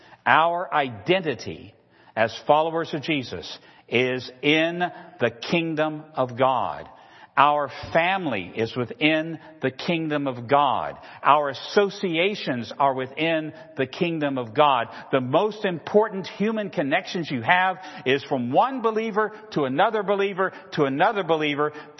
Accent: Virginia, United States; Now, I'm a Southerner. I'm from Virginia. So we're talking family talk here now, okay?

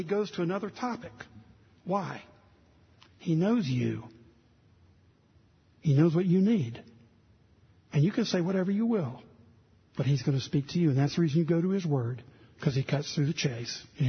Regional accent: Southern United States, United States; That's what I would have said. I'm a Southerner. Can't help it.

